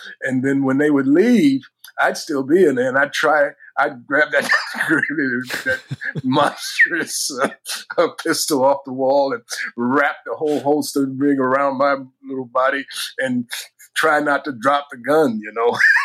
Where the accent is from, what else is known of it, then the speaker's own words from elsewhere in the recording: Manhattan, New York, United States; as a kid growing up in Manhattan, you know, I was interested in, like I said, ball games, and I was interested in certain degrees of thuggery.